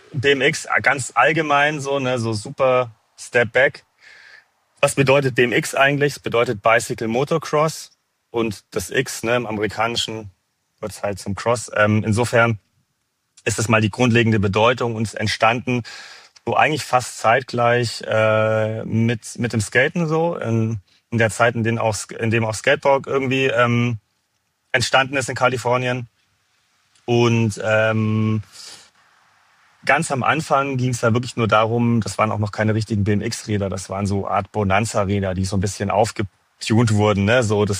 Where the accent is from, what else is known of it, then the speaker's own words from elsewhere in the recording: Munich, Bavaria, Germany; now in Stuttgart, Germany; ich wohne in Stuttgart, ich bin ursprünglich aus München. So, da sind meine Roots, da habe ich auch 20 Jahre lang gewohnt